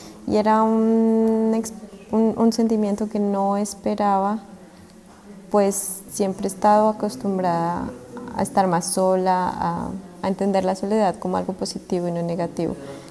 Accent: Bogotá, Colombia; also born or lived in Berlin; now in Munich, Germany; soy de Bogotá, Colombia, y esta es mi historia. Desde hace 4 años y medio vivo en Alemania, inicialmente en Berlín, y el resto del tiempo he vivido en Múnich.

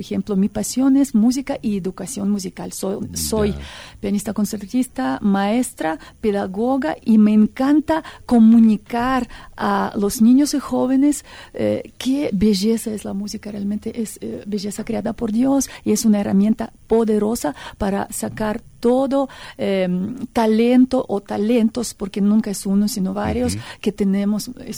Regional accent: Russia; now in Ecuador; Soy rusa, pero ya vivo 25 años.

